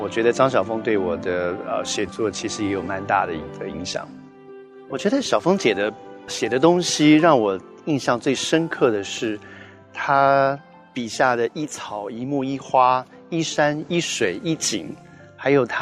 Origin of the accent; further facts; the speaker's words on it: Taiwan; born there; 我除了是中国人出生在台湾之外，更重要的 first and foremost 我是天国的子民。我成为基督徒，我所效忠的是神，